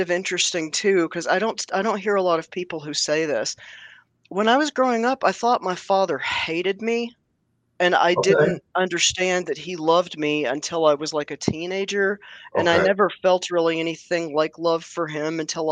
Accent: Southeast, United States; And I grew up in the Southeast.

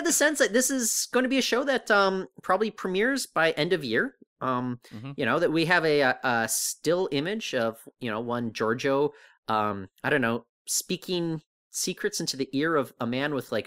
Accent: Canada; It's always embarrassing when I travel overseas and people think I'm bilingual because I'm from Canada, and that's really not the case.

